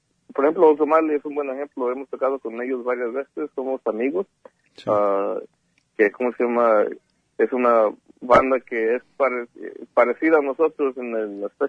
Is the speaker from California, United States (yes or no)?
yes; Los Angeles, California, United States; Por ejemplo, yo soy de Los Ángeles, pero mis papás son de México, de Oaxaca.